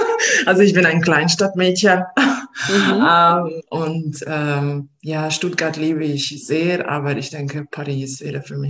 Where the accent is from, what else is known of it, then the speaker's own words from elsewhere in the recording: Hungary; hat mich total an Budapest erinnert. Ich komme ja aus Ungarn.